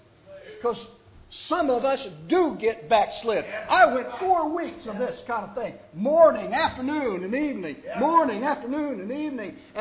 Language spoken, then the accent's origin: English; Indiana, United States; Since I'm an Indiana boy, I'm not a Yankee. I'm a Northerner.